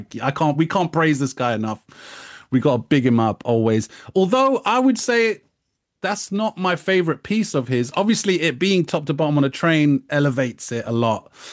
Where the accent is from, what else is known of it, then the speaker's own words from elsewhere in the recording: United Kingdom; And as a British person, you know, reading this book and knowing that everyone around the world is reading this book and knowing that London was being represented